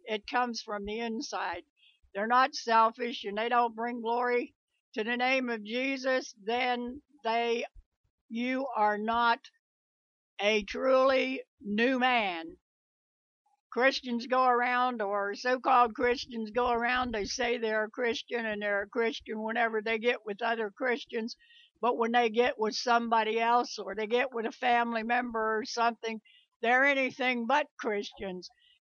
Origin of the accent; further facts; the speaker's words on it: United States; I'm an American. I was born and raised American, and I'm proud to be an American.